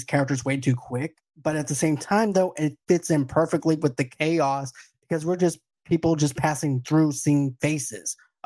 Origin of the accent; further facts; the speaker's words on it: Boston, Massachusetts, United States; accent: Boston; Even though people tell me that my Boston accent comes out when I'm pissed off.